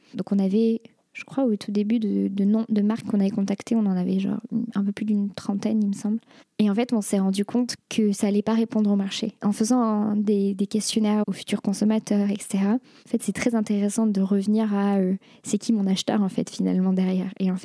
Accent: Bordeaux, Nouvelle-Aquitaine, France; now in Lyon, France; Pas du tout. Je suis bordelaise

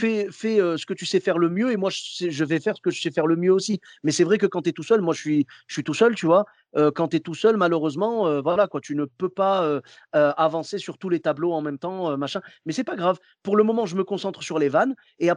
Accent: Clermont-Ferrand, Auvergne-Rhône-Alpes, France; Moi, je suis de Clermont-Ferrand à la base.

